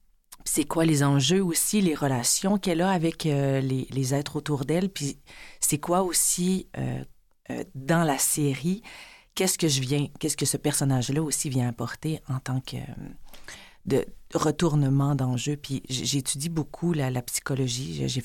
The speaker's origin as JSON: {"language": "French", "country": "China", "said": "des fois, là, je suis chinoise, mais là, j'ai joué récemment une japonaise."}